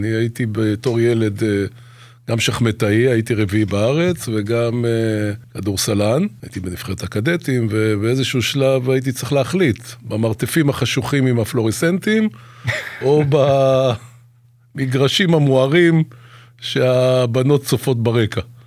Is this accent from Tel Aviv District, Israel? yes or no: yes; Ramat Gan, Tel Aviv District, Israel; אני באתי מרמת גן, ממרכז רמת גן